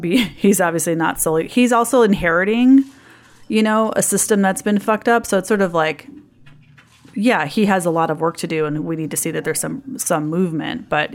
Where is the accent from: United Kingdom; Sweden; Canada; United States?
United States; Illinois; Oh, that's my home state.